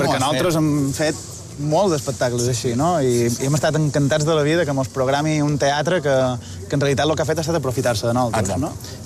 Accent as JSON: {"language": "Catalan", "region": "Balearic Islands", "country": "Spain", "tie": "born or raised there", "said": "com a mallorquí, o persona que ha passat la major part de la seva vida a Mallorca"}